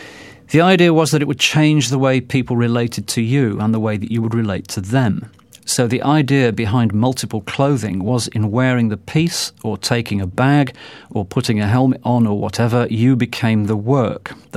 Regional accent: Leicester, East Midlands, United Kingdom; This is quite extraordinary because I come from Leicester and I'm racking my brains trying to think which boutique that could possibly have been.

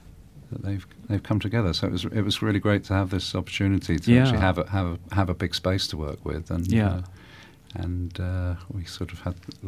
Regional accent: Walthamstow, London, United Kingdom; born there; It is. I was born in Walthamstow. Yes.

